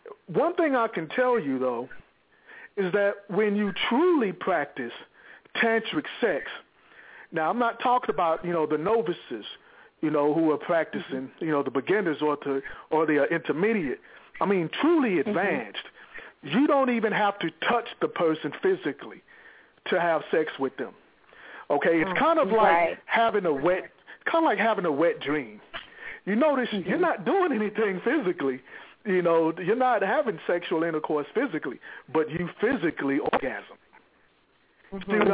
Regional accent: Houston, Texas, United States; I'm from Houston, Texas

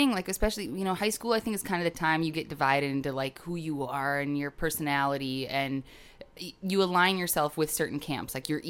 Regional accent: Green Bay, Wisconsin, United States; I grew up watching a lot of football because I grew up in Green Bay, Wisconsin, football capital of the world, I know.

